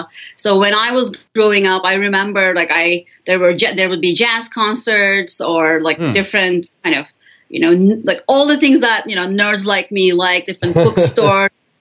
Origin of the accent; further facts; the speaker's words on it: Denizli, Turkey; moved away as an adult; So I grew up in a city called Denizli. It's on the west coast of Turkey, or near the west coast, I should say. So I grew up in Turkey